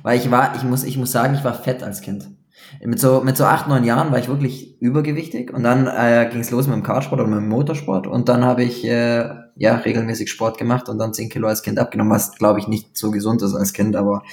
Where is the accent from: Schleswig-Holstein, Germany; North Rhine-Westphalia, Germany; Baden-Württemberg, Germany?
Baden-Württemberg, Germany; accent: Swabian; ich komme aus dem Schwaberländli.